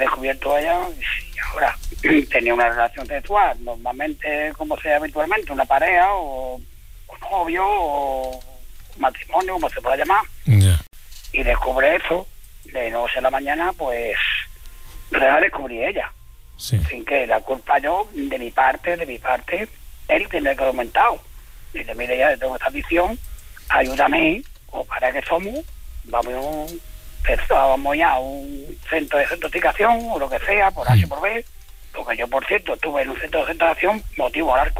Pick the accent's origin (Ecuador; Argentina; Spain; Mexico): Spain; Conil de la Frontera, Andalusia; Yo, la edad que tengo 44 años, y yo he estado... Pues, yo soy de aquí, de un pueblo de Cádiz. Yo soy de Conil de la Frontera.